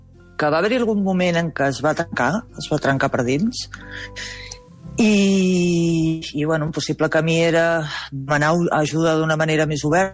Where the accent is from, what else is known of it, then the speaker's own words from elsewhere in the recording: Girona, Catalonia, Spain; jo soc de Girona i quan veig a Barcelona soc molt tranquil·la